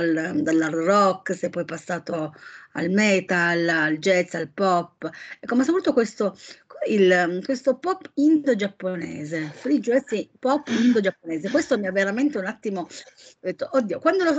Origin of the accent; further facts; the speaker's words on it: Turin, Piedmont, Italy; Per fortuna non ha capito subito che io sono di Torino